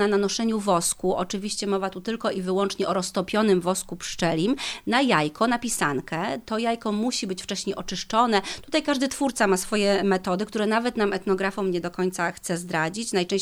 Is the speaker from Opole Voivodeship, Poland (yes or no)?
yes; Opole Voivodeship, Poland; My Opolanki również witamy u siebie na Dolnym Śląsku.